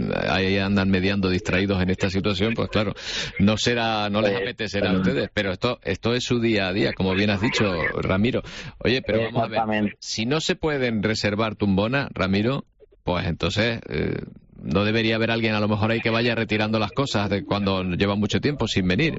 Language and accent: Spanish; Canary Islands, Spain; nosotros, los españoles, somos los canarios cuando estamos en determinados centros